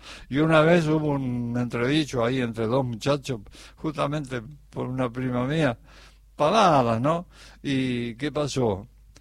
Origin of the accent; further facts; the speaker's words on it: Alsina, Buenos Aires Province, Argentina; Bueno, yo soy nacido en Alsina, partido de Baradero, y criado a los chacareros en el paraje La Paloma